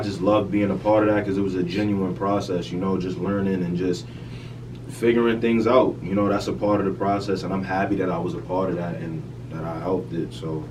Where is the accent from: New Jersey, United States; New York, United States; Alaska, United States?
New York, United States; New York City; I'm from New York City. I'm a rapper.